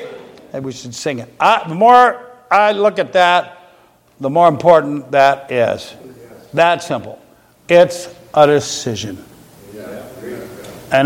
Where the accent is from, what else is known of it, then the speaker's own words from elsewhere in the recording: Ireland; That stirs my heart. Of course, I'm Irish. That's why.